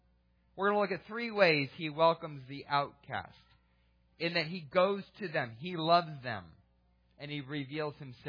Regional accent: Pennsylvania, United States; I knew a woman growing up in Pennsylvania.

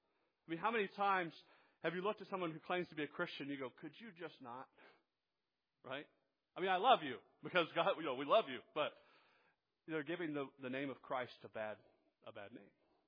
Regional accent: Georgia, United States; born or raised there

